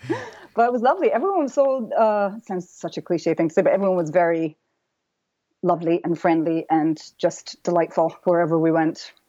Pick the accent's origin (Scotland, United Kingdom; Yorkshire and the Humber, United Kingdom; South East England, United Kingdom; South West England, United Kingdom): Scotland, United Kingdom; growing up in Scotland and growing up in a pub, there's obviously a lot of alcohol consumption.